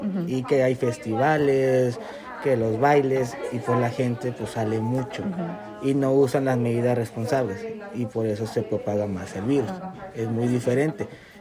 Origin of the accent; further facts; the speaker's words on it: Mexico; moved away; Pero en mi país, sí, porque el mexicano, como ustedes saben, es muy alegre, es muy fiestero.